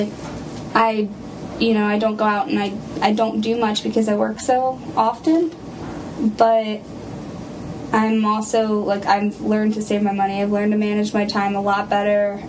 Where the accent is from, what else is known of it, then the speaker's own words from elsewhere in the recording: Culpeper, Virginia, United States; I'm from Culpeper, Virginia.